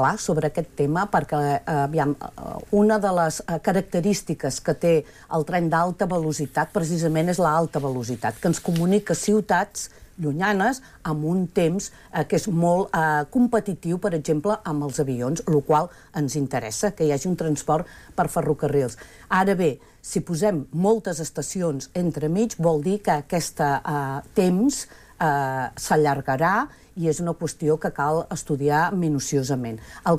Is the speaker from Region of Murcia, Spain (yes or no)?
no; Terrassa, Catalonia, Spain; jo sóc de Terrassa i he viscut els dos soterraments, tant el de Renfe com el de Ferrocarrils de la Generalitat.